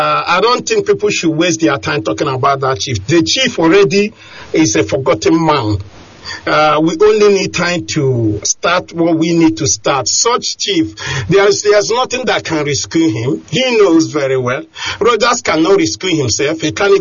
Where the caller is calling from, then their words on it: Kassel, Hesse, Germany; Please, I'm calling from Kassel, Germany.